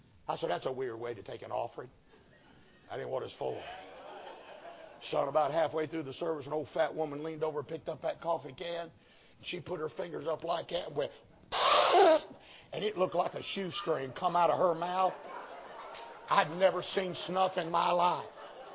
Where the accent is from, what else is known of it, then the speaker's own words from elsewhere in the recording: Cleveland, Ohio, United States; also born or lived in Mississippi; I was born in Mississippi, and my mom and dad moved up there because my daddy worked for Ford Motor Company. And so I was raised in the ghettos of Cleveland, Ohio.